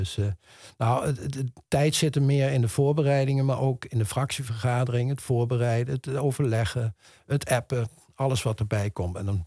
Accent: Netherlands; Maar ook als Nederlander, dat ik zou zeggen van nou, zo zit het.

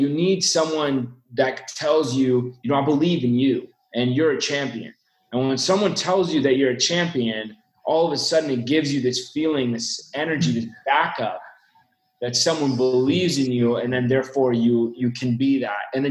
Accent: California, United States; I mean, I grew up in California and I went to school at UCSB.

